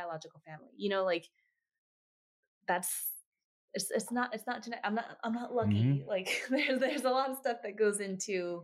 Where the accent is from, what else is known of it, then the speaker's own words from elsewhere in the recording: Queens, New York, United States; In Queens, New York.